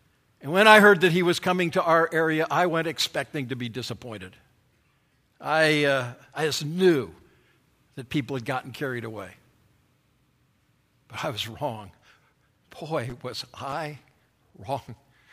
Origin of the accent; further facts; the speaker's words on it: Northern District, Israel; We grew up in the Galilee, loved the Galilee. It's open and it's clean.